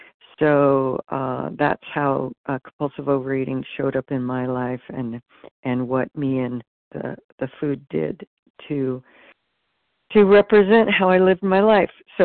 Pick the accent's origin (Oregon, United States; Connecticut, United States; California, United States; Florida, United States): California, United States; I'm from California.